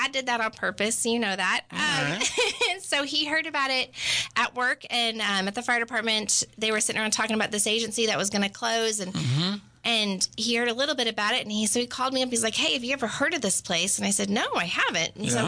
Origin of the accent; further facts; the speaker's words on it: Missouri, United States; I grew up in Missouri, and my relatives were farmers, which is very different than ranching.